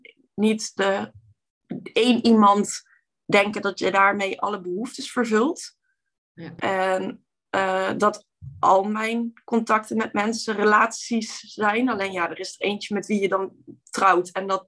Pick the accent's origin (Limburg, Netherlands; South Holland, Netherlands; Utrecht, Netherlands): Limburg, Netherlands; En ik kom uit Limburg, dus daar bestaat, dat bestaat daar helemaal niet.